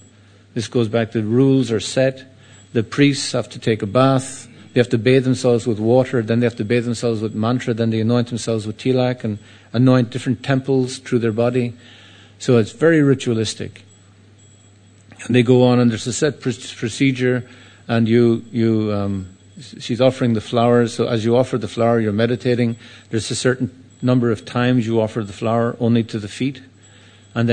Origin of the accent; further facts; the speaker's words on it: Ireland; I come from Ireland, a poor country maybe, but, you know, it was, you were born at home.